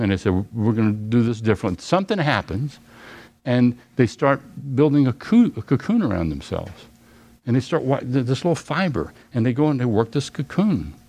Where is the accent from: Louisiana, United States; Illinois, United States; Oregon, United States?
Louisiana, United States; I didn't use the word transform growing up in Louisiana.